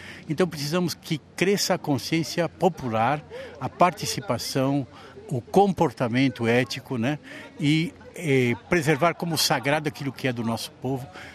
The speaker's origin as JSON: {"language": "Portuguese", "country": "Brazil", "tie": "born or raised there", "said": "É o meu país, é o meu Brasil, é a minha pátria, é o lugar onde eu nasci, onde eu estou crescendo, onde eu estou vivendo"}